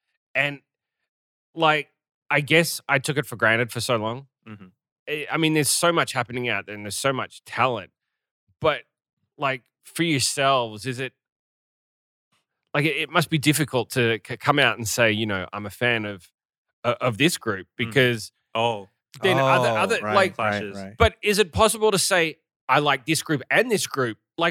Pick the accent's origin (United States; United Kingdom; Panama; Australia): Australia; I'm from Australia.